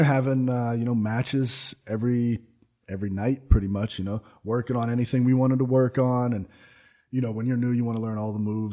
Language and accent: English; Pittsburgh, Pennsylvania, United States; I'm from Pittsburgh, PA, yeah.